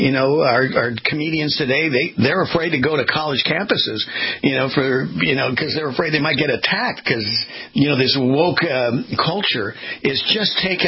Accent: California, United States; I grew up in Southern California along the beach

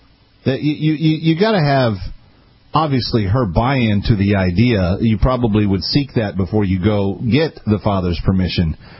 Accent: New York, United States; from New York.

